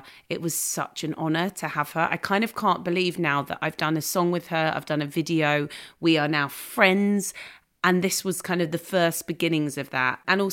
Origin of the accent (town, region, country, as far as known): Melbourne, Victoria, Australia